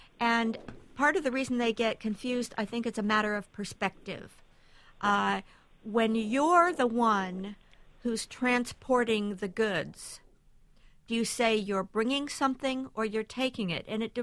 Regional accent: Midwest, United States; and I say this as a Midwesterner

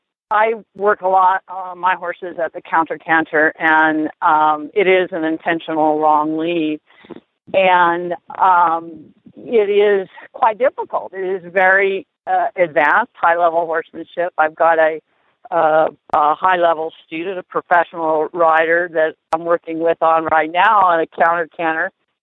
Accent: Florida, United States; moved away as an adult; Well, I grew up in Florida and, you know, certainly have some appreciation, especially for Central Florida horse country. But I've been in Colorado for 30 years now

